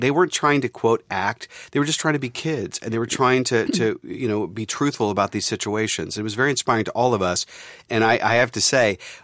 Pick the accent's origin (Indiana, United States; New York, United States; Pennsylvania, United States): Pennsylvania, United States; Pittsburgh; I'm from Pittsburgh. It's a tough town.